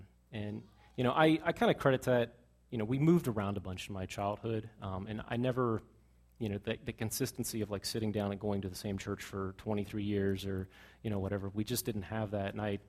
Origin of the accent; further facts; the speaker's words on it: California, United States; born there; also born or lived in Japan; You know, I was born in California. I've been as far around the world as a Japan. Lived there for a while.